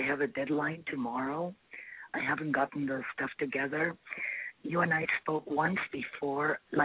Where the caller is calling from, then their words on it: Miami, Florida, United States; I'm in Miami.